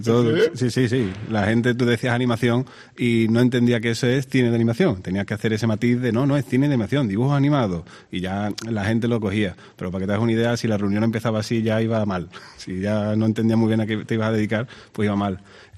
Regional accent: Seville, Andalusia, Spain; yo soy de Sevilla y mi socio es de Sevilla y el hecho de montar la empresa en Rota era un poco una apuesta

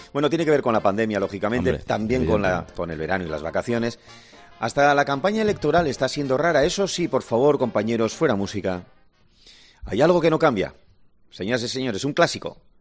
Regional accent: Navarre, Spain; Yo me siento muy identificado, porque como Navarro, cuando se te va la pinza

